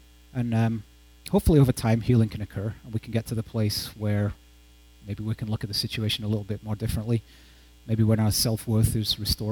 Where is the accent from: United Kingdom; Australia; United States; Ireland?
United Kingdom; England; I grew up in England